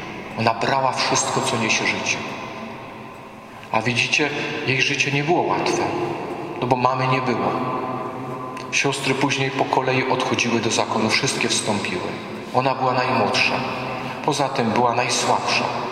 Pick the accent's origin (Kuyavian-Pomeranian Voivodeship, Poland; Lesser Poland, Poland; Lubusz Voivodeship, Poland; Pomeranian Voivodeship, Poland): Lesser Poland, Poland; Ja, moi drodzy, urodziłem się w górach. Tereny Podhala, także Tatry, miałem cały czas w pakiecie. Wzrastałem pod trzema koronami, a obecnie pracuję w najdłuższej wiosce Polski, w Zawoi